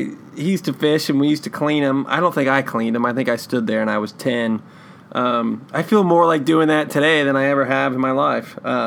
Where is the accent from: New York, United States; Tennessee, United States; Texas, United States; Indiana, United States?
Indiana, United States; Logansport; also born or lived in Winamac; I was born in Logansport, 30 miles to the south. We didn't move to Winnemac until I was in the eighth grade.